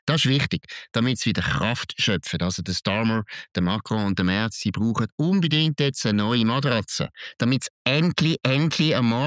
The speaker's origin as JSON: {"language": "German", "country": "Switzerland", "said": "Und das müssen wir uns als Schweizer schon merken."}